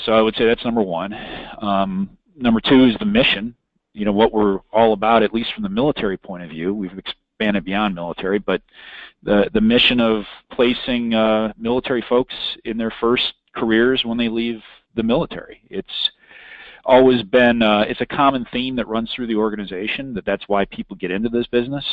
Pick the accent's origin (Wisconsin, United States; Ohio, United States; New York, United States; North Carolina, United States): Wisconsin, United States; Well, I grew up in Wisconsin, and I attended Marquette University on a ROTC scholarship with the intention of becoming a Marine Corps officer